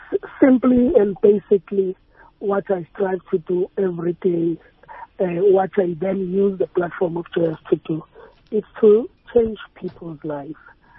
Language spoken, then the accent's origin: English; Mamelodi, Gauteng, South Africa; we want to take a young life from the villages where we come from Mamalodishinat